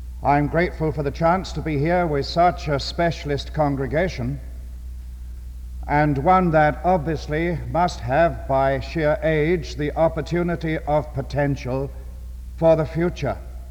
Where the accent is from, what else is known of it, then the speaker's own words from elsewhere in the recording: England, United Kingdom; I come from England